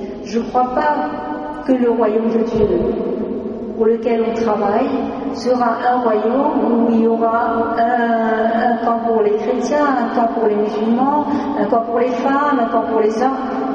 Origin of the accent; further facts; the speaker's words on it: Lebanon; Et moi, en tant que Libanaise, enfin Libano-Allemande, mais Libanaise d'origine